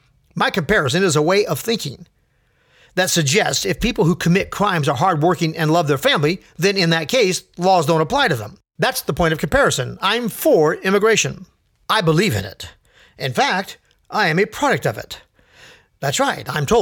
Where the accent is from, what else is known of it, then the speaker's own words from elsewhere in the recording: California, United States; born there; Now, my dad was born in Texas and my mom in Alabama and I was born in California. So I'm only a second generation American.